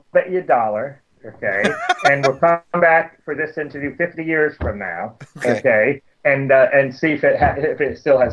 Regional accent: New York, United States; when I grew up outside of New York City

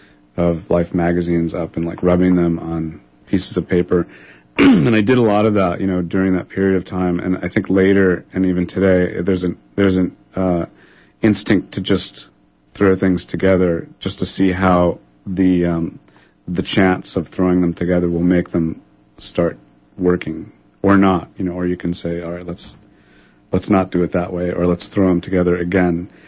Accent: Kentucky, United States; my family moved around. We're from Kentucky, and they moved around a lot.

